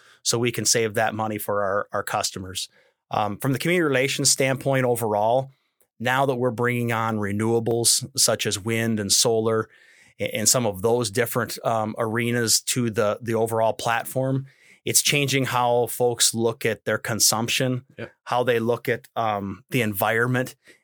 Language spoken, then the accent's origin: English; South Dakota, United States; Actually, I'm a farm kid, so I grew up in Northeast South Dakota.